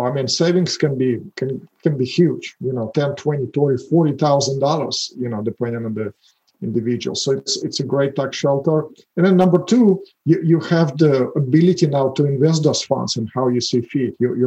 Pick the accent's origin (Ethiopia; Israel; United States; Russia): Russia; English is a second language; moved away; As you can hear from my accent and your listeners, I am not native here. I'm an immigrant. I moved into this beautiful country back in 1996. From Russia, former Soviet Union. Actually, my family, I came with my parents. We moved as refugees.